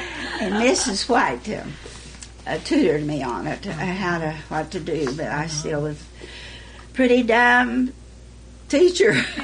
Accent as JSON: {"language": "English", "town": "Shattuck", "region": "Oklahoma", "country": "United States", "said": "He was from Arnett, and I was from Shattuck. Competing towns."}